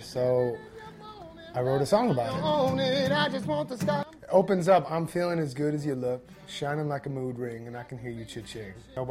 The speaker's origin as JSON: {"language": "English", "town": "St. Louis", "region": "Missouri", "country": "United States", "said": "I'm from St. Louis, Missouri. I sing soul music."}